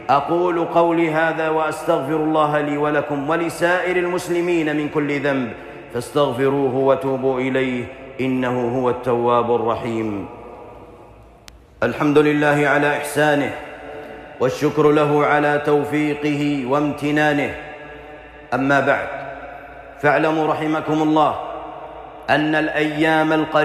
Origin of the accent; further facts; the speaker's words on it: Saudi Arabia; والغالب عندنا في المملكة العربية السعودية أن الناس يأكلون الأرز أو البر